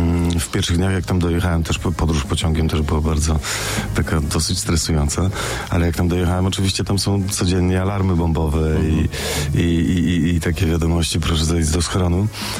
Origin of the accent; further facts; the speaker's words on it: Wrocław, Lower Silesian Voivodeship, Poland; ja jestem rodowitym wrocławianinem, więc jestem jednak przyzwyczajony do tych, może głupio stwierdzić, ale jednak tych poniemieckiej architektury